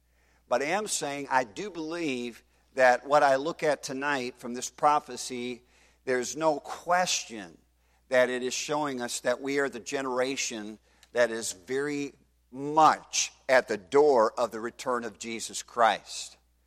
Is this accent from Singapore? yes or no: no; Canada; now in United States; I am an American, so my people would be the Americans. I am from Canada. Originally, my ancestors, so my people in a way would be Canadians. But I am an American now.